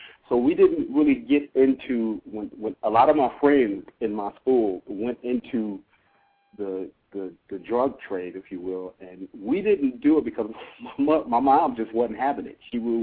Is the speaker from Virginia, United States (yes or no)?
no; Detroit, Michigan, United States; I am from Detroit. Born and raised, and I don't live in Detroit right now